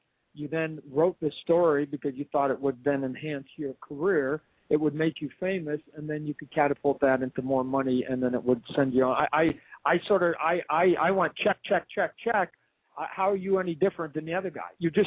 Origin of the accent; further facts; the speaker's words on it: Canada; now in United States; You know, we live in America, right? Anybody's allowed to sue anybody over anything. I've found, as a Canadian guy, I found that to be one of the truisms